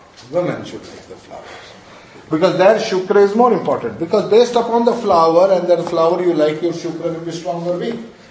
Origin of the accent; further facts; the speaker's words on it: Odisha, India; I'm from Orissa. Our wealth was known by the amount of coconut trees we have.